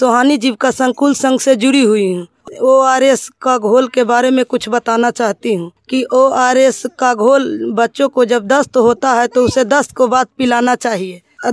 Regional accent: Sohrapur, Bihar, India; मैं गांव सोहरापुर पंचायत मिर्जापुर प्रखंड हिलसा का निवासी हूं।

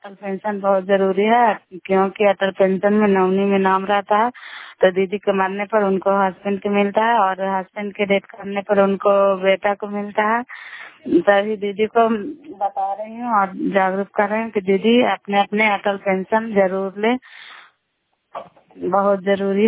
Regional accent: Bihar, India; मैं नंदा जिला कराई वाला मकरौता पंचायत बैरगंज के निवासी हूँ।

